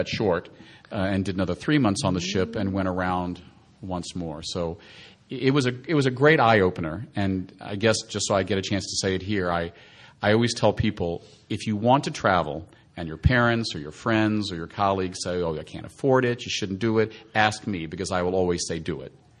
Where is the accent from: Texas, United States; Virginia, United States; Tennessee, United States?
Virginia, United States; Richmond; if you go to Richmond, Virginia now, my hometown, I'm sure there's people that I went to school